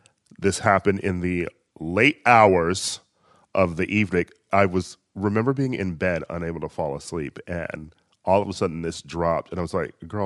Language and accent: English; Wisconsin, United States; I will, of course, be picking my home state of Wisconsin.